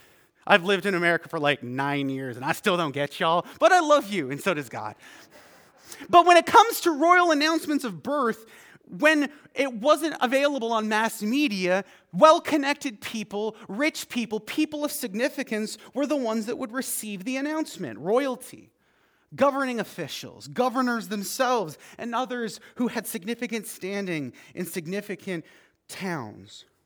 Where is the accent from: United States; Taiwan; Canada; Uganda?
Canada; I'm Canadian